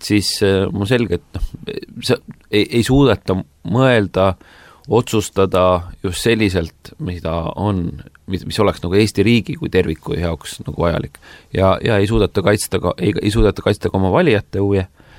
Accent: Saare County, Estonia; Mina olen saarlane, mina olen siin sündinud, ma olen siin ka oma esimesed eluaastad, mida võib nagu ka pikendada veel üles kasvanud. Ma jään saarlaseks, see saare identiteet on võimas.

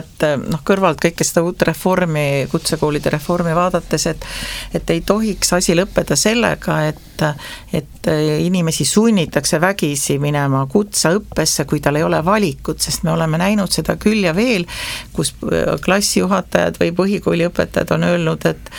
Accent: Saare County, Estonia; me oleme saarlased, minu arvates, et kes siis veel, me peame ise niimoodi kokku hoidma.

